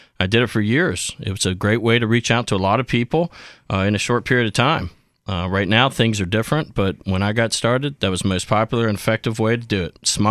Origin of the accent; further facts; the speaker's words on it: Alexandria, Virginia, United States; In fact, my parents just recently sold the house that they built before I was born. I grew up in Alexandria. Graduated from T.C. Williams High School